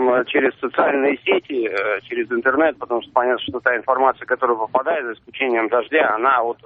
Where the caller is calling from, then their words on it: Tomsk, Tomsk Oblast, Russia; я звоню из Томска.